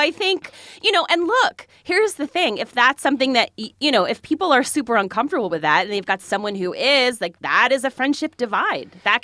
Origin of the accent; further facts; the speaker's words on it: New Jersey, United States; I mean, for me, I was living in Mississippi, and so I'm from New Jersey. I was really out of my element